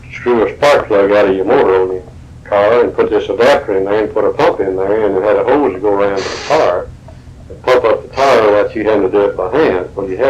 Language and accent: English; Bishop, United States; I grew up together in Bishop, and one of them roomed with me as my roommate in Bay University. But anyway, we moved back down to Bishop in 1913.